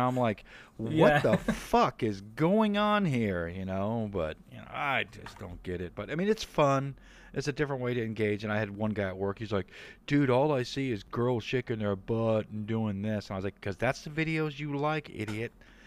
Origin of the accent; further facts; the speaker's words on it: United States; He's from Belgium and I'm from the States.